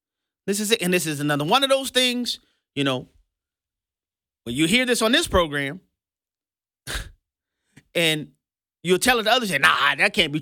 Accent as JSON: {"language": "English", "town": "New Orleans", "region": "Louisiana", "country": "United States", "tie": "born or raised there", "said": "including a port in my hometown in New Orleans, Louisiana."}